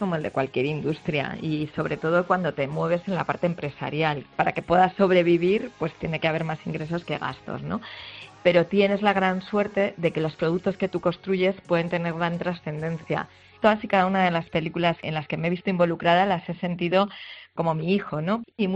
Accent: Guadalajara, Castilla-La Mancha, Spain; A mí me gusta decir que soy de Guadalajara, pese a que la pregunta siguiente muchísimas de las veces es de México, no, de España.

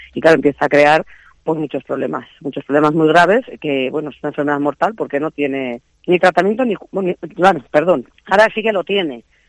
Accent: Segovia, Castile and León, Spain; nos derivaron a Valladolid, nosotros somos de Segovia

